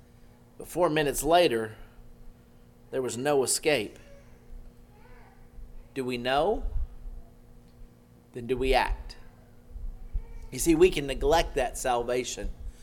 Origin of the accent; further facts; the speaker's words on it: Oklahoma, United States; I grew up in Southwest Oklahoma. I always told people we were the 10 pin of Tornado Alley.